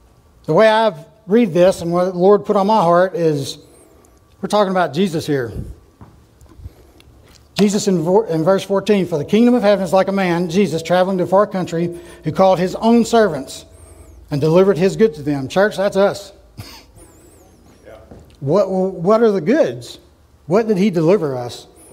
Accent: Louisiana, United States; I'm from Louisiana. I don't read that fast, Cassie.

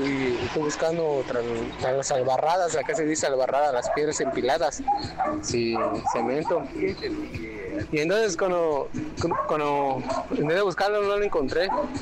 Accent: Santa Tehuiz, Yucatán, Mexico; somos de Santa Tehuiz, comisaría de Canacín, cerca de Mérida, de Yucatán.

